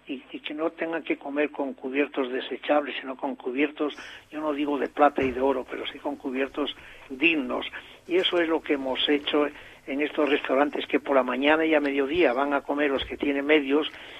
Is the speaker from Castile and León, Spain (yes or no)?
no; La Rebollada, Asturias, Spain; No diga, pues a 2 kilómetros de mi pueblo, que se llamaba La Rebollada.